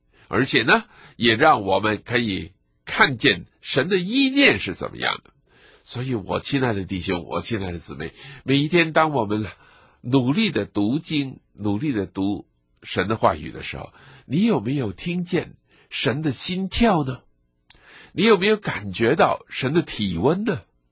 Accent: China

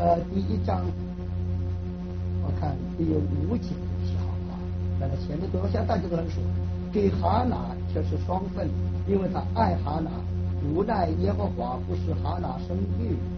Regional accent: China; 也可以说我们中国人讲齐眉之福

